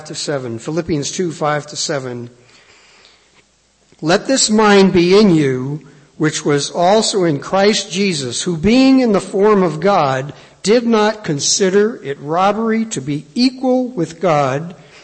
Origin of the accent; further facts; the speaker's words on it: New York City, New York, United States; Well, I'm from New York City, and we have a lot of experience with that.